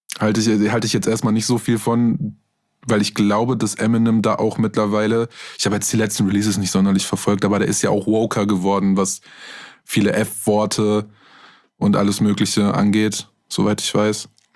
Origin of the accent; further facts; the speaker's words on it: Minden, North Rhine-Westphalia, Germany; Ich komme aus Minden.